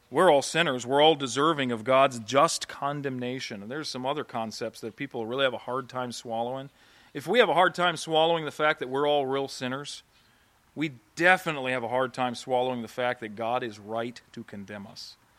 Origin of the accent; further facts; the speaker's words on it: Ohio, United States; I grew up near Cleveland, Ohio, and you could say Cleveland winning the Super Bowl.